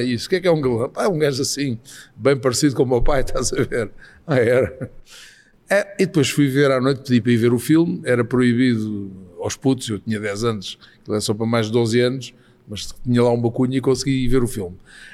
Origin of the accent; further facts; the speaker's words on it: Portugal; estava, desculpa a expressão, a cuspir no prato de compra, porque sou português